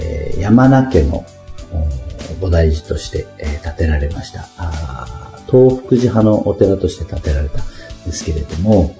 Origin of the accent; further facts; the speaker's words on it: Mashiki, Kumamoto, Japan; 大きな被害を受けました益城町の出身になります。3つまで、その益城におりまして